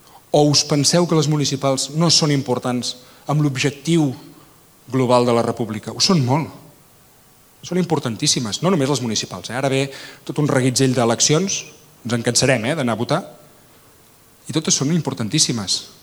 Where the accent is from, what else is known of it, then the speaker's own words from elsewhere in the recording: Sarrià de Ter, Catalonia, Spain; El meu poble, a Sarrià de Ter